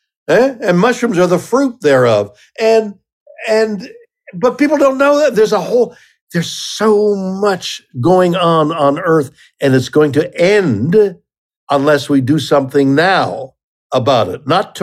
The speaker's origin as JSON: {"language": "English", "country": "Canada", "said": "both in our country, and I'm Canadian"}